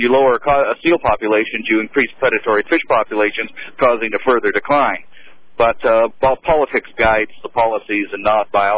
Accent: Canada; being Canadian, I've always felt quite ashamed of the fact that Canada engages in this incredible slaughter of seals.

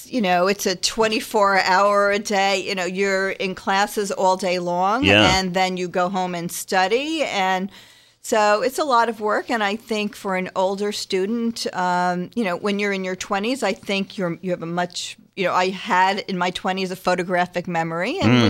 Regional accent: New York, United States; Okay, well, I grew up in New York, in Rockland County

